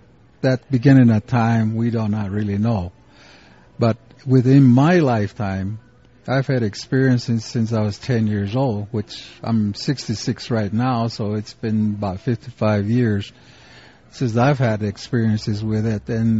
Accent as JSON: {"language": "English", "country": "United States", "said": "that we as Indian people are now realizing that the rest of the world is at an awakening stage within the last 30 years."}